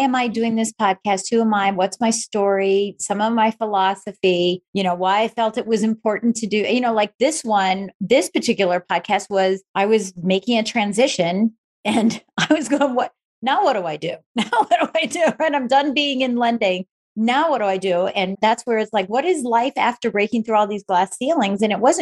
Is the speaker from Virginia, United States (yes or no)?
no; Michigan, United States; That's because we're both from Michigan.